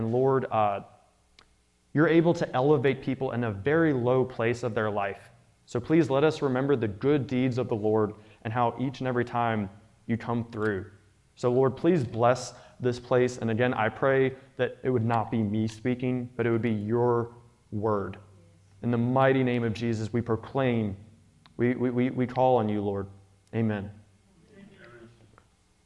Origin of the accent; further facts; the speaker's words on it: Pennsylvania, United States; we're both from Pennsylvania, and she was living in Australia.